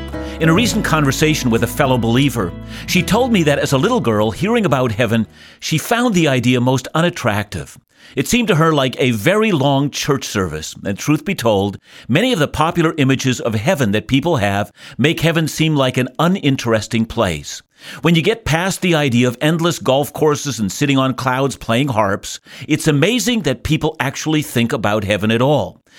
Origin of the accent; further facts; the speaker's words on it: Vancouver, British Columbia, Canada; I'm from Vancouver, and Vancouver is both a place and a state of mind